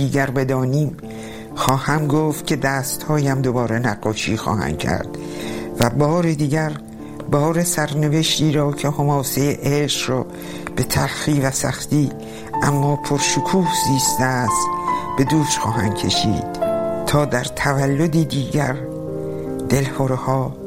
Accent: Mashhad, Razavi Khorasan, Iran; born there; moved away as an adult; also born or lived in France; من در سال 1315 در مشهد متولد شدم.

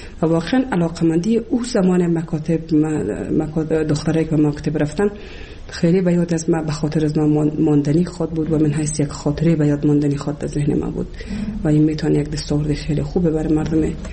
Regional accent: Kabul, Afghanistan; also born or lived in Shibar, Bamyan; از ولسوالی شیبر ولایت بامیان هستم. در سال 1356 در یک خانواده روشن فکر من در ولایت کابل به دنیا آمدم و تحصیلات خودم در کابل و پایان رساندم تا صنف 12

